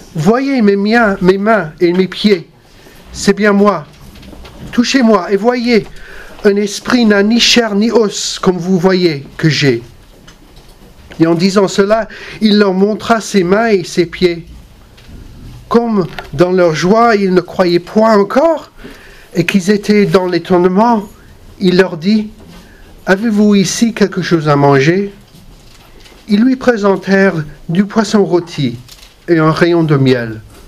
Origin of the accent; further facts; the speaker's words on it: England, United Kingdom; accent: English; French is a second language; mon accent c'est d'outre-Manche.